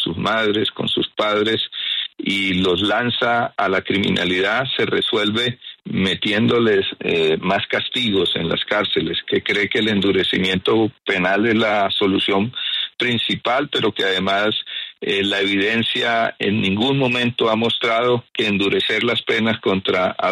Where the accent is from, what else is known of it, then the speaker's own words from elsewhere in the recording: Cúcuta, Norte de Santander, Colombia; tengo envidia porque yo soy cucuteño y la escucho toda la mañana hablar de Cúcuta